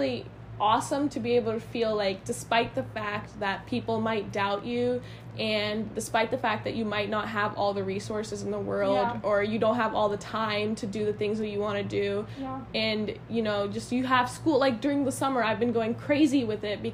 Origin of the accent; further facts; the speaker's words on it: Pakistan; born there; I was born in Pakistan.